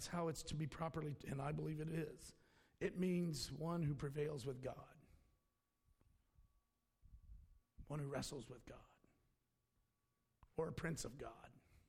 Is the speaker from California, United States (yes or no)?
no; Charleston, West Virginia, United States; born there; I was born in Kanawha County, West Virginia. Charleston, St. Thomas Hospital. But, actually it's Thomas Memorial.